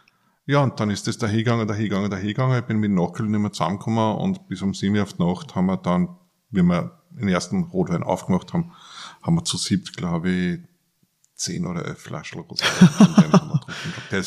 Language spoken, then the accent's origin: German; Upper Austria, Austria; bei uns im oberösterreichischen Traunviertel, ich komme aus der Mostzentrale Oberösterreich, sage ich immer, bin ich daheim und aufgewachsen.